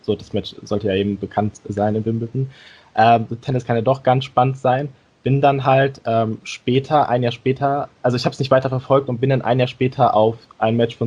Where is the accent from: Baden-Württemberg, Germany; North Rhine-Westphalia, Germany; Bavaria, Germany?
North Rhine-Westphalia, Germany; Duisburg; Ich komme aus Duisburg, aus dem eher weniger schönen Ruhrpott